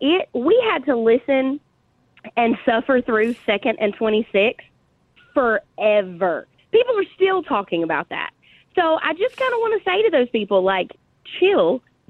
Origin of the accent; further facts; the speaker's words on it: Kentucky, United States; So I am from Kentucky, but huge, huge, huge Georgia fan.